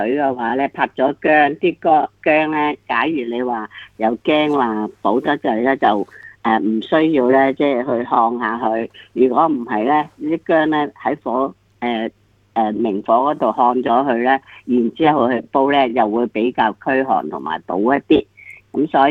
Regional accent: China; 对我哋中国人嚟讲

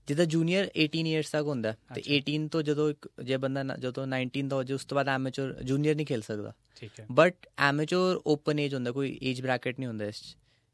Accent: Patiala, Punjab, India; ਮੈਂ ਸਟਾਰਟ ਕੀਤੀ ਸੀ ਜਦੋਂ ਮੈਂ 4 ਸਾਲ ਦਾ ਸੀਗਾ, ਆਪਣੇ ਪਾਪਾ ਨਾਲ ਅਸੀਂ ਪਟਿਆਲਾ ਤੋਂ CGA ਇੱਕ ਹੈਗੀ ਚੰਡੀਗੜ੍ਹ 'ਚ ਰੇਂਜ, ਅਤੇ ਉੱਥੇ ਅਸੀਂ ਜਾਈਦਾ ਸੀ

